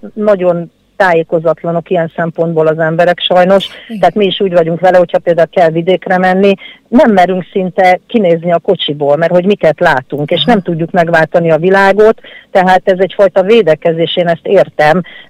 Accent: Kaposvár, Somogy, Hungary; born or raised there

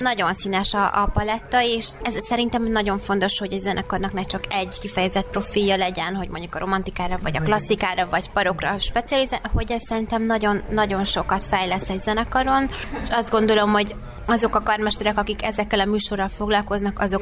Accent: Cegléd, Pest, Hungary; És akkor én ugye zeneiskolába kezdtem, Cegléden, alföldi lány vagyok, úgyhogy Cegléden.

